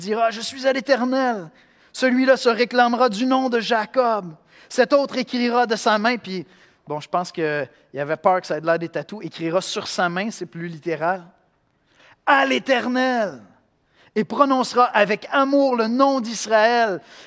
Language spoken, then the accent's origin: French; Canada; Moi, je suis Canadien. Puis honnêtement, je suis fier d'être Canadien.